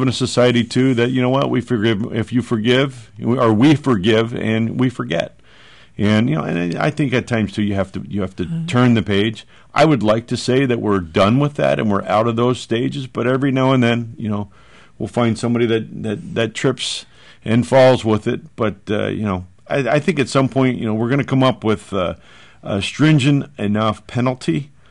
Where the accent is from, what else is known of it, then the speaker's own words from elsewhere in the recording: Souderton, Pennsylvania, United States; My parents were very blue collar, you know, growing up in Souderton.